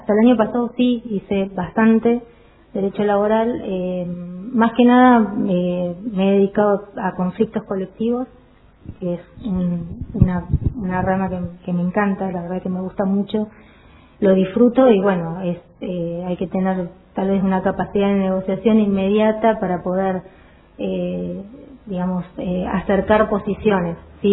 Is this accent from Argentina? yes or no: yes; Comodoro Rivadavia, Chubut, Argentina; yo no soy oriunda de Comodoro, pero viví toda mi vida en Comodoro Rivadavia